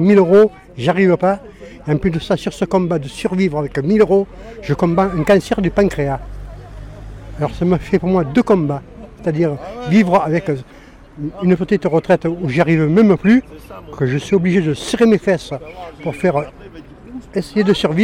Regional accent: Vaison-la-Romaine, Provence-Alpes-Côte d'Azur, France; Je suis né natif de Vaison.

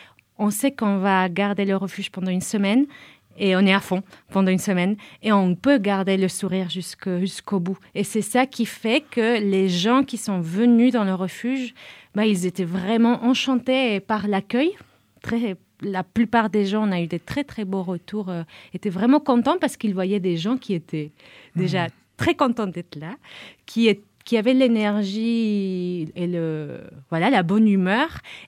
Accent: Spain; Bon, moi je suis espagnole, j'ai appris à faire la tortilla à pas mal de gardiens et gardiennes

